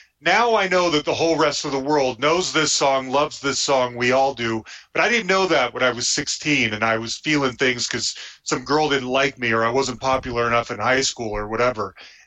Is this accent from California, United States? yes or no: no; Salt Lake City, Utah, United States; consider I grew up in Salt Lake City, Utah.